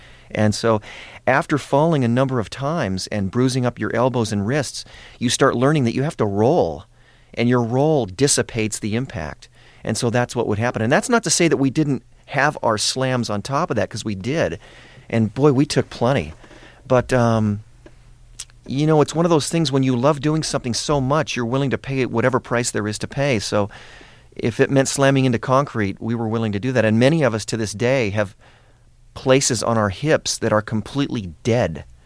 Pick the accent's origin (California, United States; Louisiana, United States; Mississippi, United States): California, United States; Los Angeles; born or raised there